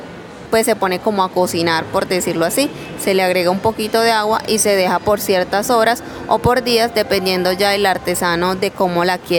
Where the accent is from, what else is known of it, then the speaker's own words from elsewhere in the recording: Tuchín, Córdoba, Colombia; Yo soy del municipio de Tuchín, Córdoba.